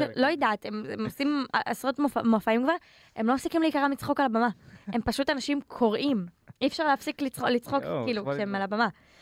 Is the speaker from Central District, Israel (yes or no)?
yes; Netanya, Central District, Israel; born there; מה פספסתי? שנולדתי בנתניה.